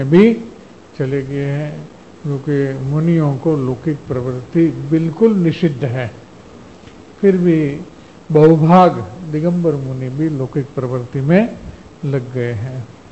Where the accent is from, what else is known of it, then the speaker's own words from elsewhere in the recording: Ranpur, Gujarat, India; दो राणपुर जो हमारा नेटिव प्लेस है वहाँ के दो थे